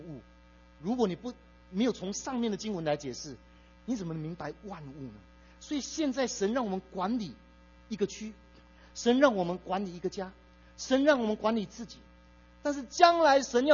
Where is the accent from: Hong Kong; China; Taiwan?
Taiwan; now in United States; 十年前我们从台湾移民到美国来，在我们教会服侍